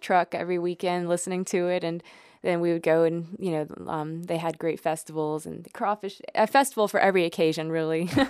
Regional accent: Lafayette, Louisiana, United States; Ooh, well, a lot of Cajun music. That was a big part of the culture down there.

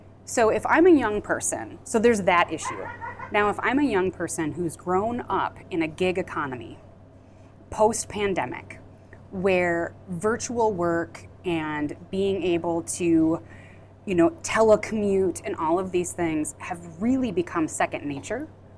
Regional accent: Valley City, North Dakota, United States; When I think about growing up, I grew up in Valley City, North Dakota.

